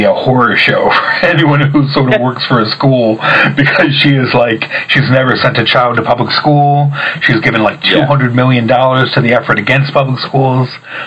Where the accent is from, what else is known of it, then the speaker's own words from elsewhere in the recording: Michigan, United States; I grew up in Western Michigan, as you may or may not know.